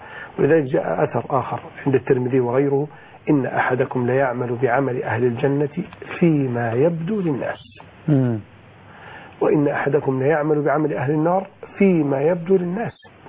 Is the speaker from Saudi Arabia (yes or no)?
yes; Saudi Arabia; عندنا في السعودية